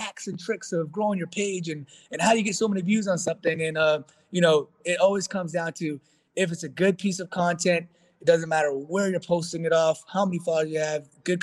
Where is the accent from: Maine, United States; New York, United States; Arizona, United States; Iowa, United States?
New York, United States; Queens; Born and raised in Queens, New York.